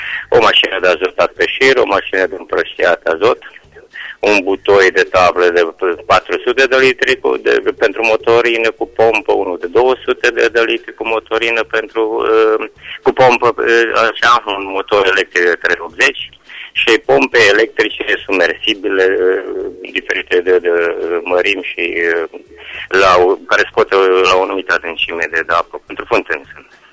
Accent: Gârliște, Romania; din Gârliște

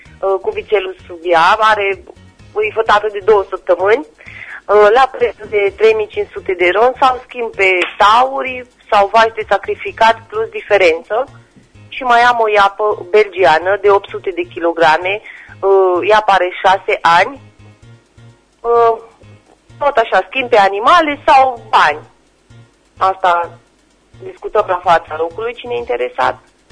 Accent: Jamu Mare, Timiș County, Romania; sunt din Jaume Mare, județul Timiș.

